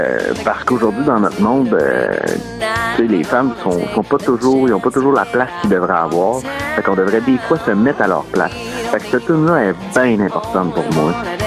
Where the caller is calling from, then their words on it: Victoriaville, Quebec, Canada; Je viens de Victoriaville.